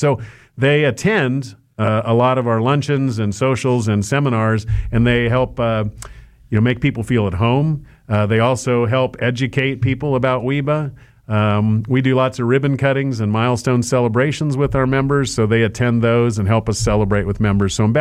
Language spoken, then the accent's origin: English; Hillsboro, Kansas, United States; Yeah, Hillsborough, Kansas, home of Tabor College.